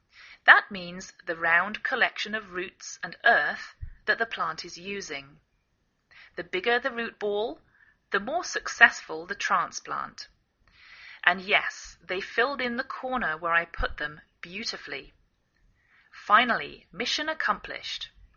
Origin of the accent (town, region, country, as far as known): England, United Kingdom; now in United States